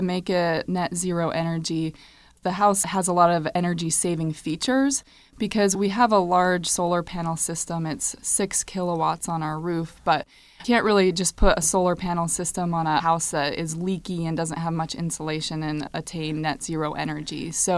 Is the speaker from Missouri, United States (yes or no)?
no; New Mexico, United States; because I'm from New Mexico, so I need to get as much light as possible here.